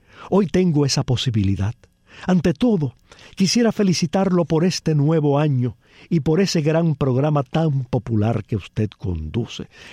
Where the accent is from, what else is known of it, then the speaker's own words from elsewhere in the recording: Baracoa, Guantánamo, Cuba; now in Moa, Cuba; en la parte oriental de la isla, específicamente en Moa, provincia de Holguín, aunque soy oriundo de Baracoa, la llamada ciudad primada de Cuba, un lugar muy poco conocido incluso para muchos cubanos.